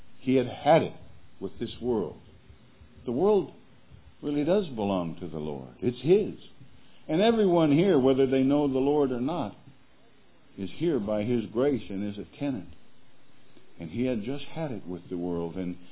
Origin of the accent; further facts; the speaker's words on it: Harvey, North Dakota, United States; I come from North Dakota, Harvey Gospel Chapel.